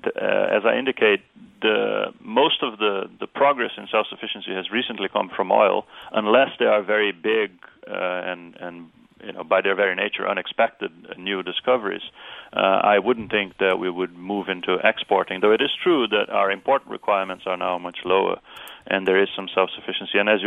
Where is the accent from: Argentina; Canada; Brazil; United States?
Brazil; when I was growing up in Brazil in the 80s